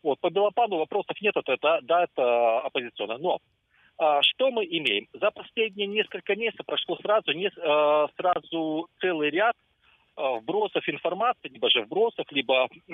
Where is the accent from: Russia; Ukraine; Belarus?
Belarus; moved away as an adult; я думаю, с того момента, как я уехал из Беларуси, то есть лет 10 как минимум.